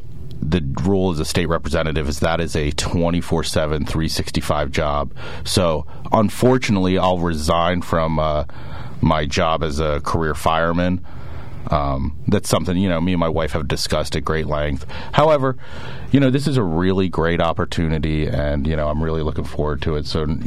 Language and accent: English; Sunbury, Pennsylvania, United States; I'm a Shikellamy graduate, born and raised in Sunbury, still today. Me and my wife, Shannon, raise our three daughters in Sunbury.